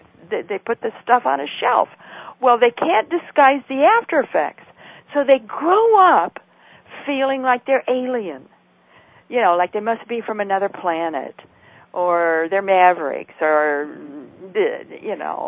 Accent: Idaho, United States; My former husband was a crop duster, and I'm from Idaho. And in Idaho, the bees are protected by law.

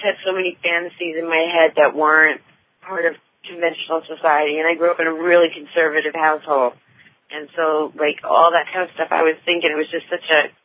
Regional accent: Long Island, New York, United States; they had no idea what it was like growing up in Long Island in New York.

